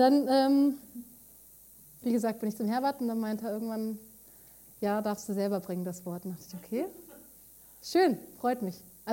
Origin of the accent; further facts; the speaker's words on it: Hanover, Lower Saxony, Germany; now in Darmstadt, Germany; bin ja aus Darmstadt, aus der Gemeinde, komme eigentlich aus Hannover und bin seit mittlerweile über 4 Jahren in Darmstadt, bin zum Studium nach Darmstadt gekommen.